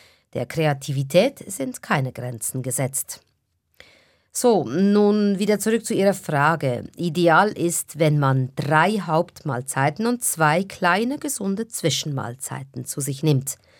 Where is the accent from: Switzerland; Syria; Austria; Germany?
Switzerland; Bei uns in der Schweiz ist es weit verbreitet, dass man morgens ein Gipfeli isst und einen Kaffee trinkt.